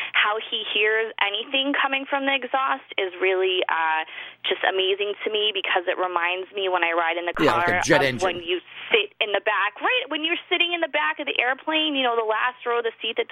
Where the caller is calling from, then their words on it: San Jose, California, United States; I'm calling from San Jose, California.